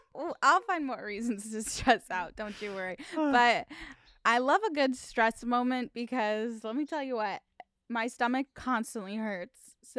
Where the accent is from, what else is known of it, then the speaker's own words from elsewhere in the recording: Germany; And I just go, "We're from Germany too."